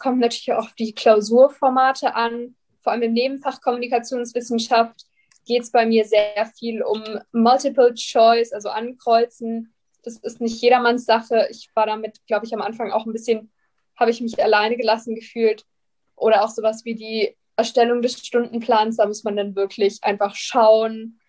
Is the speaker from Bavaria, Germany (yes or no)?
yes; Bavaria, Germany; Ich komme aus der Nähe von München